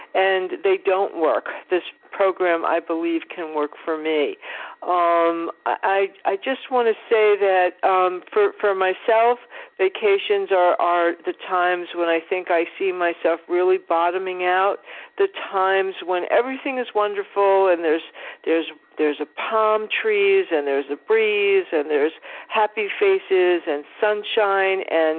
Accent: New York, United States; I'm from New York, 63 days, first time in my life.

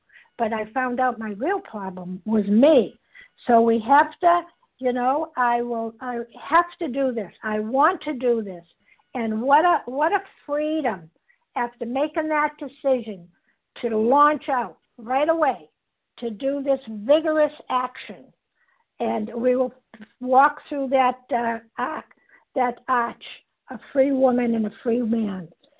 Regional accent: Massachusetts, United States; I am a recovered compulsive overeater, and I'm from Massachusetts.

